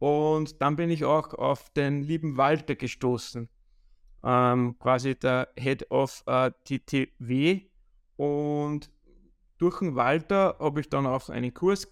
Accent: Upper Austria, Austria; Ich bin 39 Jahre jung. Komme aus Oberösterreich und bin Trader mit Leidenschaft.

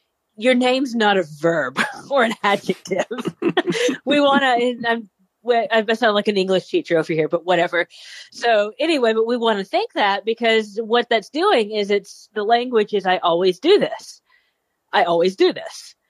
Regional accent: Texas, United States; Realize I'm a Texan. I can't help it.

